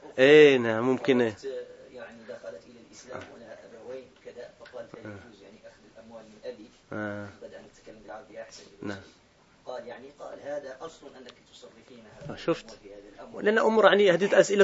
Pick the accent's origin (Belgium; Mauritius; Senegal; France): Belgium; Brussels, Brussels-Capital Region; Je connais bien Bruxelles. J'ai grandi à Bruxelles, hein? Je connais bien les gens de Bruxelles. J'ai passé 30 ans à Bruxelles, hein? Hein? En Belgique